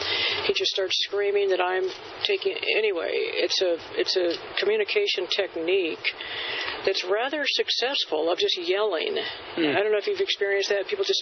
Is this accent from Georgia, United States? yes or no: no; California, United States; And in my home state of California, it's very...